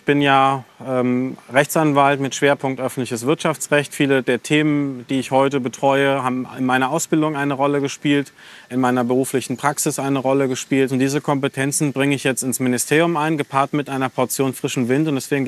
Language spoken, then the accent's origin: German; Giessen, Hesse, Germany; born there; Mein Bruder und ich, wir sind beide in Gießen geboren.